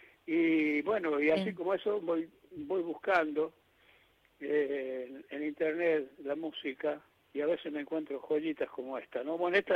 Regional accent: Chuquis, La Rioja, Argentina; una orquesta que es del departamento Castro Barro. Sí. Donde está mi pueblo, donde está Chuquis.

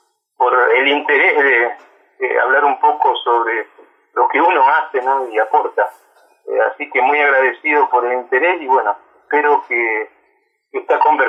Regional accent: Santa Fe, Argentina; Nací en Santa Fe y hasta los 23 años viví en Santa Fe y allí estudié.

